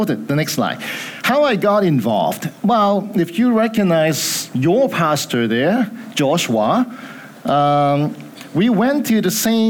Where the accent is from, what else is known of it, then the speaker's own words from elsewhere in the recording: Hong Kong; moved away; I came from Hong Kong many years ago, 35 to be exact. Okay. I used to live right across the street over there.